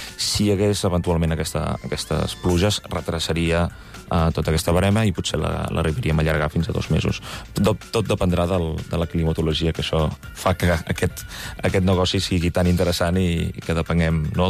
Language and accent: Catalan; Catalonia, Spain; òbviament, nosaltres som del Penedès i no ens volem moure gaire lluny